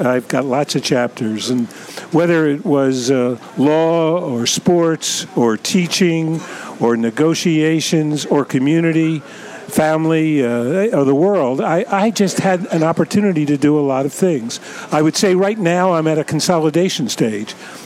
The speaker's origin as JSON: {"language": "English", "town": "Philadelphia", "region": "Pennsylvania", "country": "United States", "said": "I came from Philadelphia, so it wasn't geographically exact"}